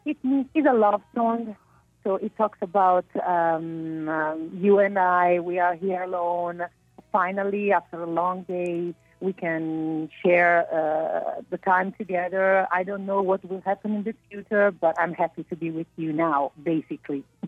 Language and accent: English; Naples, Campania, Italy; English is a second language; I'm from Napoli, I'm from Naples, and our dialect is like a language, it's not a simply dialect.